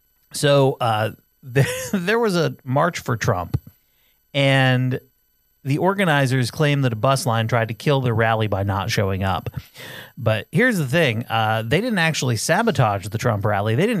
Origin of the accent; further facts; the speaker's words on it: Vermont, United States; And again, I grew up in Vermont where it was 99% white people.